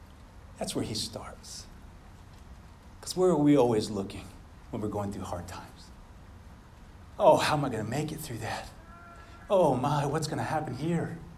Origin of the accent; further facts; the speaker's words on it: Midland, Texas, United States; I used to have a pastor back in Midland. I'm originally from Midland